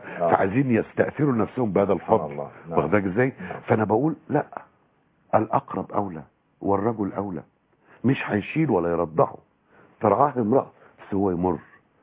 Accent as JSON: {"language": "Arabic", "region": "Upper Egypt", "country": "Egypt", "said": "المرأة عندنا في الصعيد"}